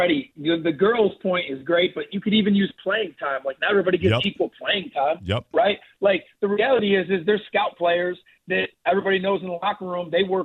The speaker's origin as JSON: {"language": "English", "region": "New York", "country": "United States", "moved": "as an adult", "lives_now": "Birmingham, United States", "said": "You know, it's funny. I'm a D2 baseball guy. I'm from New York."}